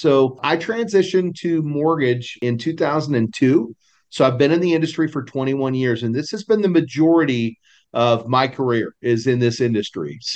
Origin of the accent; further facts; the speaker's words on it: Salina, Kansas, United States; moved away as an adult; now in Salina, Texas, United States; So I don't know if you caught, I said I live in Salina, Texas, but I'm from Salina, Kansas originally. They're spelled a little different.